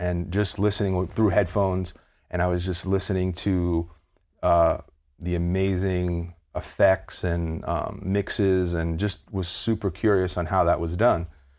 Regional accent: Brooklyn, New York, United States; Going way back, I grew up in East Flatbush, Brooklyn, right?

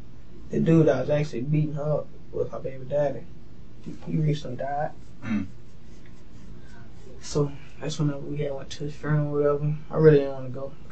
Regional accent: United States; I'm like, I can't click it. I'm American.

